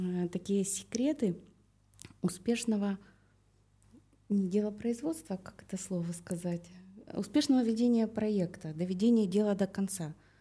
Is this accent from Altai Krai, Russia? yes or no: no; Tyumen Oblast, Russia; я выросла в Свердловской, в Тюменской области.